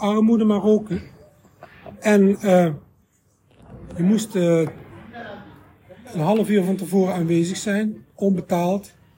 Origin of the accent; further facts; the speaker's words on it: Netherlands; moved away as an adult; Maar als Nederlander ben je toch gewend dat je mensen meer kunt vertrouwen.